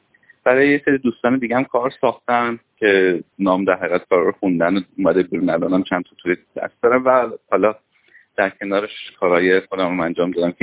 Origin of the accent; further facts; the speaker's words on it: Iran; moved away as an adult; now in Australia; 2012 برای همیشه اومدم استرالیا. قبلش چندین بار اومده بودم ولی دسامبر 2012 تاریخی بود که من کاملا از ایران اومدم بیرون و از اون موقع برنگشتم ایران.